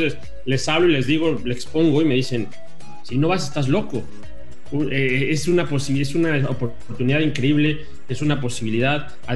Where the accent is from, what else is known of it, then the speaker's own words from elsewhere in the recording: Mexico; moved away as an adult; Realmente muchas veces me pude haber quedado en donde estaba, ya sea en mi país, México, o tener una estabilidad